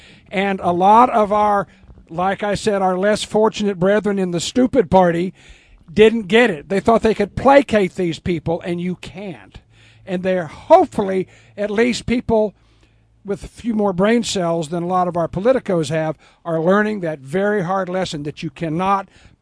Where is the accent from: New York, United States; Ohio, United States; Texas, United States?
Texas, United States; And as a Texan driving through South Carolina, you see the flag of South Carolina almost as much as you would see it in Texas